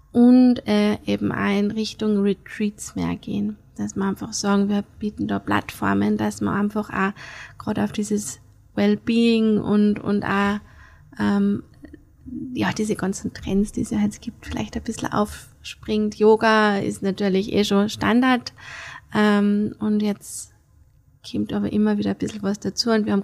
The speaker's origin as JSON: {"language": "German", "country": "Austria", "said": "Ich glaube, dass auch der Sommer bei uns in Österreich groß wird, weil es eben noch nicht so heiß ist wie in anderen Ländern."}